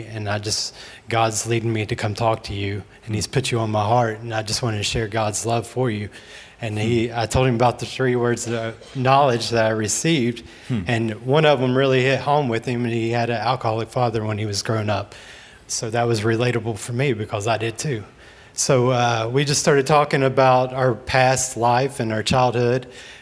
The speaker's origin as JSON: {"language": "English", "town": "Bristol", "region": "Virginia", "country": "United States", "tie": "born or raised there", "said": "I was born and raised in Bristol, Virginia, so I'm a Tri-City native."}